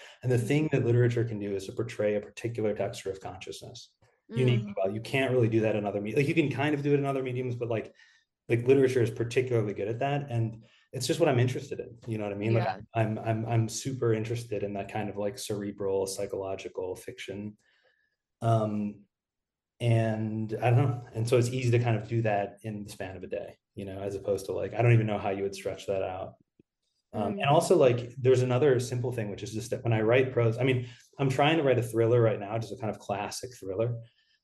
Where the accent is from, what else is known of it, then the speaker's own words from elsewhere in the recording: Ohio, United States; like I grew up in Ohio in like a suburb of Cleveland.